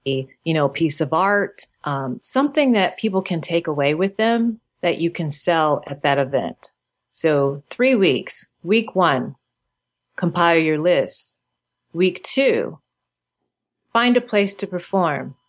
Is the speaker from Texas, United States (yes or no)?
no; Michigan, United States; she's from Detroit, Michigan. I'm from Michigan. And there was always that bit of pride that she came from Michigan